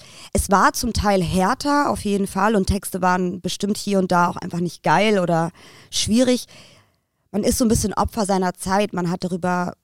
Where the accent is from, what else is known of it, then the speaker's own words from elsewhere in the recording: Berlin, Germany; Ich bin in Berlin-Kreuzberg aufgewachsen.